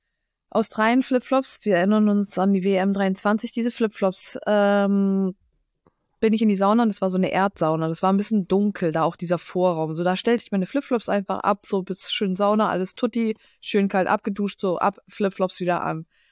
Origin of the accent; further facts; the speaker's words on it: Northern Germany, Germany; now in Cologne, Germany; ja, sorry, ich komme aus Norddeutschland.